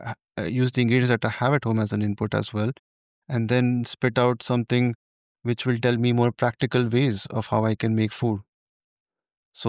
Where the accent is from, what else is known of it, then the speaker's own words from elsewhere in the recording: India; So I'm Indian, just for a context. So as an Indian, I try to make veg pulao